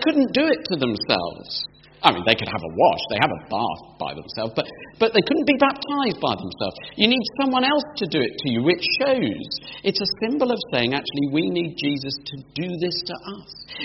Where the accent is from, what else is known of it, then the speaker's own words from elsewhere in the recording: United Kingdom; we're British, most of us